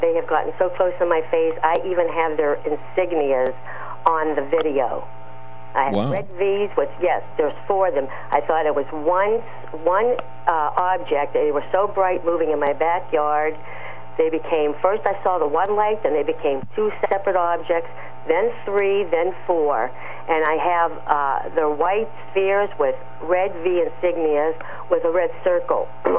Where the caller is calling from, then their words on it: California, United States; from California.